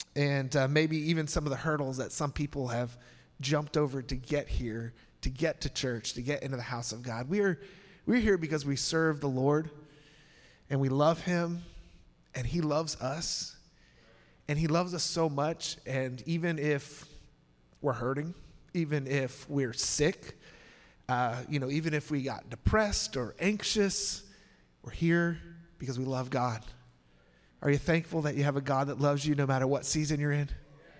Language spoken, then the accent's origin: English; Englewood, Colorado, United States; born there; I was born in Inglewood, Colorado. Little known fact, that's where the Denver Broncos practice field is.